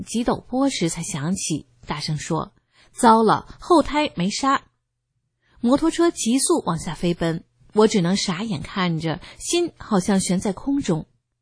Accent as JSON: {"language": "Chinese", "country": "China", "said": "我们中国人很善良"}